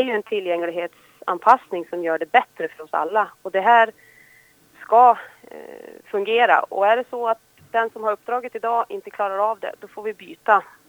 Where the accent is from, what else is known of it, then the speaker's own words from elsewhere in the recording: Borlänge, Dalarna County, Sweden; now in Härnösand, Sweden; Jag är 41 år och kommer ifrån Härnösand, eller jag bor i Härnösand men kommer ursprungligen ifrån Borlänge i Dalarna. Jag bor i en by som heter Sörgården utanför Härnösand och har sedan jag flyttade hit för snart 17 år sedan